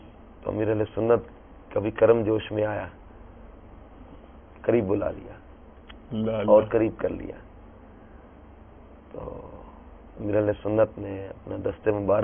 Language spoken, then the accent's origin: Urdu; Mandi Bahauddin, Punjab, Pakistan; چھوٹا سا ہمارا علاقہ ہے منڈی بار برٹن جہاں سے میں بلانگ کرتا ہوں.